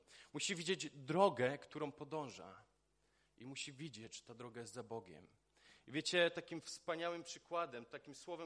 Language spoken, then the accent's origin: Polish; Polkowice, Lower Silesian Voivodeship, Poland; jestem z Polkowic, mam na imię